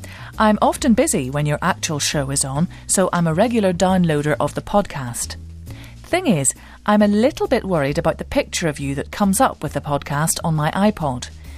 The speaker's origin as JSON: {"language": "English", "town": "Adelaide", "region": "South Australia", "country": "Australia", "said": "I am from Australia myself, sunny Adelaide, actually"}